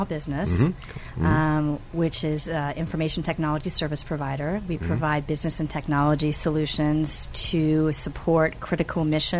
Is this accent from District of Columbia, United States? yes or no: yes; Washington, District of Columbia, United States; Actually, I'm from this area, born and raised, Washington, D.C. area.